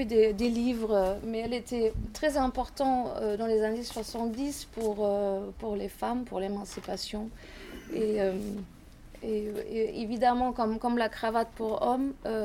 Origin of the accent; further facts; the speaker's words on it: Karlsruhe, Baden-Württemberg, Germany; En fait, moi, je viens de Karlsruhe et c'est le début, si on veut, de la forêt noire.